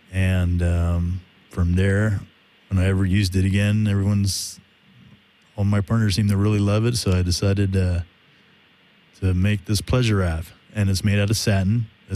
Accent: California, United States; Well, that was from Sonoma County, actually, my hometown.

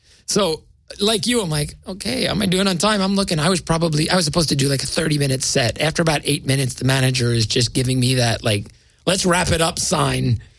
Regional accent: New Jersey, United States; one of my best friends growing up in Jersey.

